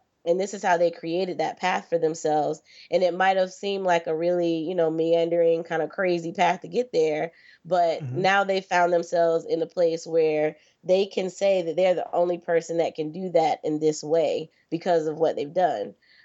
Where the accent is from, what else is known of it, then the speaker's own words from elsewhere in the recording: Florida, United States; So SCAD was a lot closer to home. I'm originally from Florida.